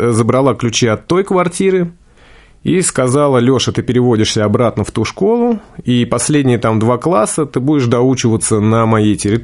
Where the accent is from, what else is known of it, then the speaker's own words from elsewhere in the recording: Moscow, Russia; Да, мы москвичи.